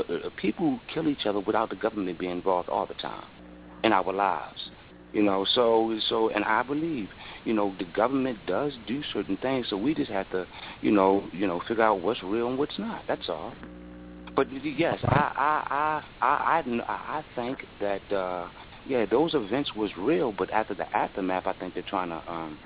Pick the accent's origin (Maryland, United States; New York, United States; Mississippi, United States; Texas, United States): Maryland, United States; Baltimore; And I come from Baltimore, and unfortunately, we had police shootings.